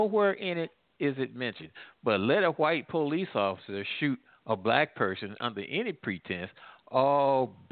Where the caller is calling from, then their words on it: Missouri, United States; I'm calling from Missouri.